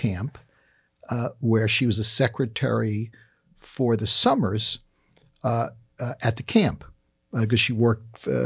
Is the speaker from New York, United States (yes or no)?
yes; New York City, New York, United States; Yeah, my dad worked in the garment business in New York City. I grew up in the Bronx